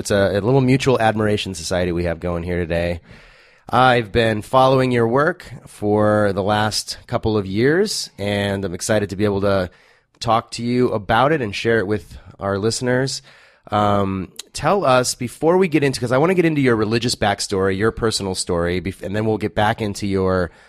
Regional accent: California, United States; I grew up in the Inland Empire and frequently went to Newport Beach. That was sort of our beach.

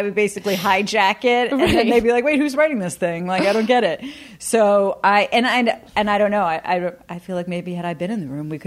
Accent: Dallas, Texas, United States; But since I'm from Dallas, I was like, I'll go

